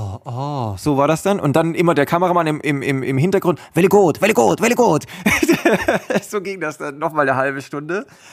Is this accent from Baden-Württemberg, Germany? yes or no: yes; Baden-Württemberg, Germany; Weil da, wo ich herkomme, da sagt man China. Im Schwabeländle, da sagt man China.